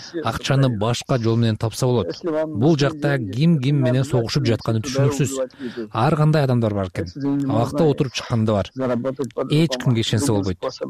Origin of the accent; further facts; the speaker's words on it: Osh, Osh Region, Kyrgyzstan; Мен өзүм Ошто төрөлүп өскөм. 3 жашымда Оштогу балдар үйүнө түшкөн экенмин.